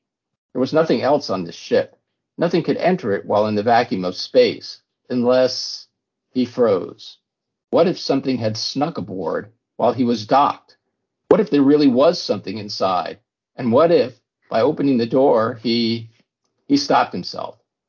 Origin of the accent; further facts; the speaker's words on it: Virginia, United States; She lives in rural Virginia, which is my home state